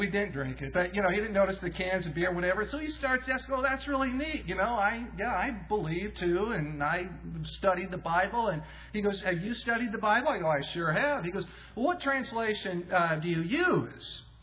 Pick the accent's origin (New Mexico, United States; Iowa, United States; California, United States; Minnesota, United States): California, United States; Van Nuys; moved away; I'm originally from these parts. I grew up in the San Fernando Valley. Anyone else here grew up in, I grew up in Van Nuys.